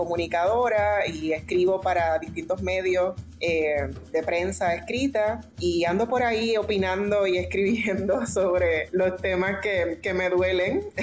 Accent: Fajardo, Puerto Rico; also born or lived in Texas; now in San Juan, Puerto Rico; de mi esquinita acá en Puerto Rico. Bueno, pues yo soy fajardeña, justamente la esquina este de Puerto Rico, del archipiélago puertorriqueño. Nací ahí en Fajardo y he vivido fuera de Puerto Rico algún tiempo de mi vida en Texas. Y actualmente vivo en San Juan, en Río Piedras

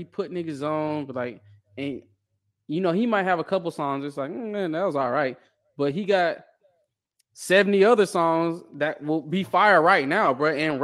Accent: Atlanta, Georgia, United States; So I'm from East Atlanta, bro. He been holding down over here for many moons, bro.

